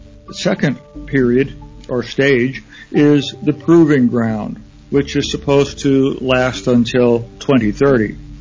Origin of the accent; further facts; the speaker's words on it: Illinois, United States; A person from my hometown, Ray Bradbury, wrote The Martian Chronicles in 1950